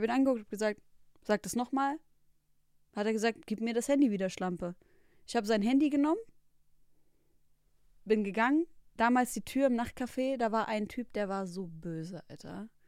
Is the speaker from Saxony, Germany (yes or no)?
yes; Leipzig, Saxony, Germany; wir kommen ja aus Leipzig